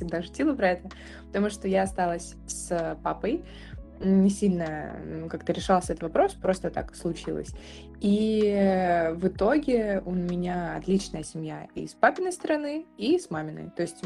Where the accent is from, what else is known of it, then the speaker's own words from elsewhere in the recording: Kyzyl, Tuva, Russia; also born or lived in Novosibirsk; now in Saint Petersburg, Russia; я вообще из Тувы, из города Кызыл, это Средняя Азия. Потом я переехала, ну, мы с семьей переехали в Новосибирск